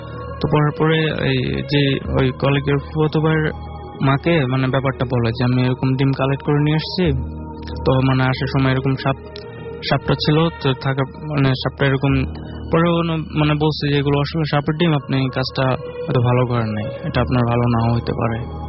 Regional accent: Dakshinkhan, Dhaka Division, Bangladesh; আমি দক্ষিণখান থেকে এসেছি।

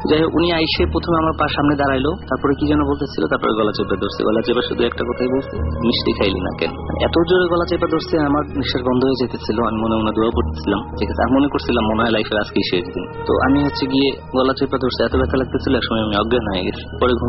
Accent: Ulania, Barisal Division, Bangladesh; now in Dhaka, Bangladesh; তো আমি আমার গ্রামের বাড়িতে চলে যাই, বরিশাল হিন্দিগঞ্জ উলানিয়াতে চলে যাই।

